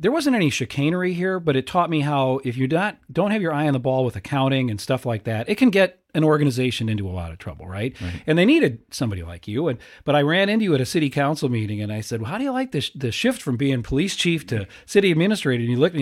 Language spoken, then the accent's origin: English; Rock Island, Illinois, United States; And I grew up in Rock Island when we had the great John Phillips as a city manager for many years.